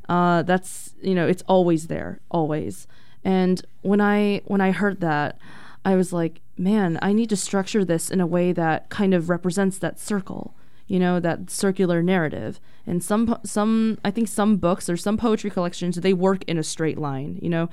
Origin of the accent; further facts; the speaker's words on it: United States; being an international student and also, you know, being American in an international city.